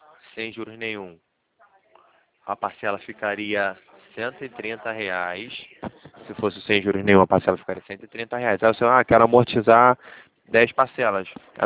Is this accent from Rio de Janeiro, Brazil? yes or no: yes; Rio de Janeiro, Brazil; Eu sou do Rio de Janeiro. A gente fica aqui no centro do Rio.